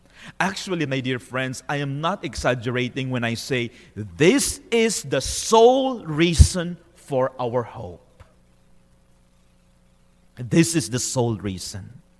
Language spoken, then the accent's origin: English; Philippines; It's particularly difficult for me as a Filipino.